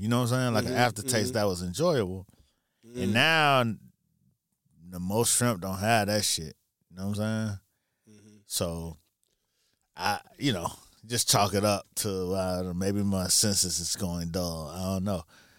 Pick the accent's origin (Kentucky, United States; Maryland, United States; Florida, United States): Florida, United States; Miami; and then I'm from Miami, so I don't know if it was because it was fresh from the water or whatever